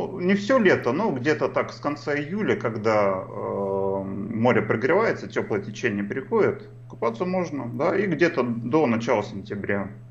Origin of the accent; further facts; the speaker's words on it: Novokuznetsk, Kemerovo Oblast, Russia; moved away as an adult; now in Kaliningrad, Russia; мы сейчас вообще проживаем в городе Калининград. До этого сам я вообще родился и вырос в Кемеровской области, город Новокузнецк. Это Шахтерский край. Город шахтеров, город металлургов.